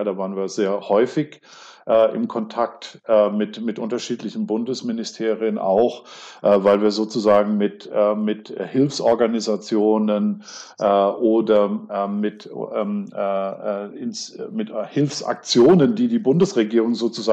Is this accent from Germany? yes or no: yes; Kaiserslautern, Rhineland-Palatinate, Germany; born there; ich bin in der Stadt geboren, ja, und wenn du in der Stadt geboren bist